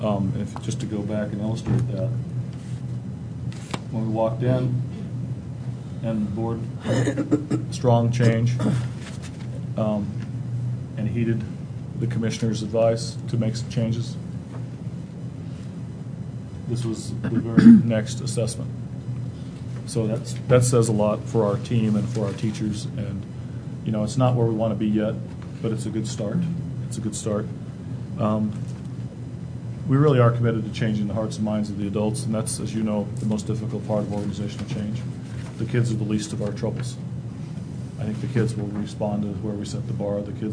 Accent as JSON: {"language": "English", "town": "San Luis", "region": "Colorado", "country": "United States", "tie": "born or raised there", "said": "I grew up in San Luis, Colorado, the town of San Luis. Our family's been here more than 300 years"}